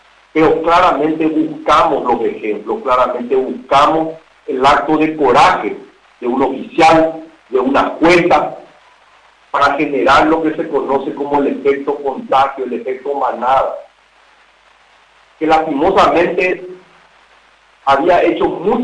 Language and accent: Spanish; Paraguay; somos más los paraguayos que queremos un Paraguay libre, soberano, con oportunidades para todos.